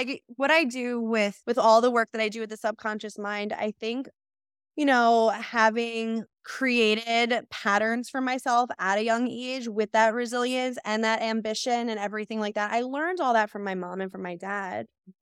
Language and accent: English; Freehold, New Jersey, United States; I'm best friends with my sister. I grew up in Freehold, New Jersey.